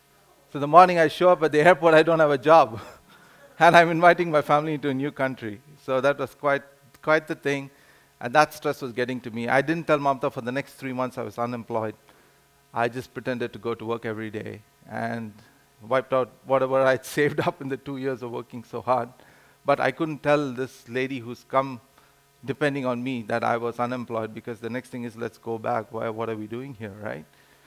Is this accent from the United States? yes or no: no; Pondicherry, Puducherry, India; We moved back to Pondicherry, which is my hometown.